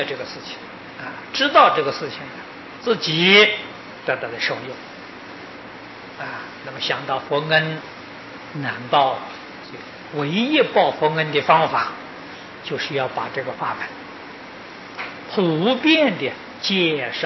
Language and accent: Chinese; Taiwan; 我们台湾人的时候，星期天也工作，每天工作十个小时。